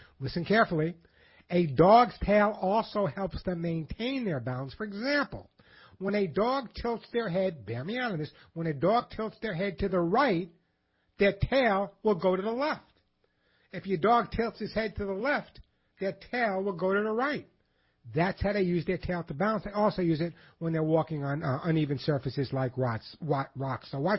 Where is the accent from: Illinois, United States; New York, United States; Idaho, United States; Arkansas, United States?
New York, United States; Long Island; I miss Long Island. I miss, never know her from Long Island because I totally lost my accent, right? But I miss that cold Christmas. I miss Manhattan at Christmas season.